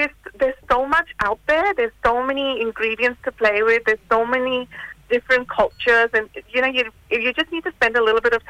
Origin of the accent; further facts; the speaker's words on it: Mumbai, Maharashtra, India; now in Melbourne, Australia; My mob is from the Gujarati community in Mumbai, India.